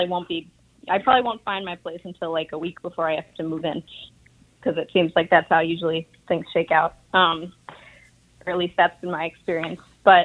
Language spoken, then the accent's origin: English; Chicago, Illinois, United States; now in New York, United States; I think, you know, I grew up in Chicago and I really feel at home there.